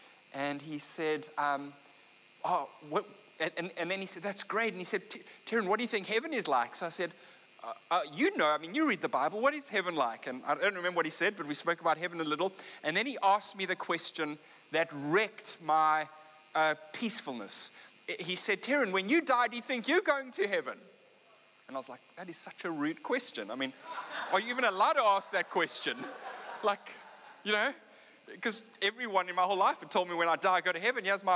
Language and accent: English; Sea Point, Western Cape, South Africa; I grew up in Sea Point. I mean, you can see it across the bay. There's Lion's Head, the right-hand side. There's Signal Hill. And I grew up in Sea Point.